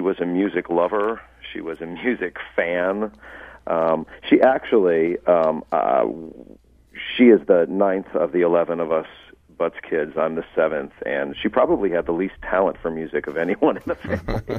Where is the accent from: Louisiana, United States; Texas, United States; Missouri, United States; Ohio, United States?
Missouri, United States; St. Louis; Yeah, we grew up, my parents are both St. Louis natives and both born and raised in, you know, downtown.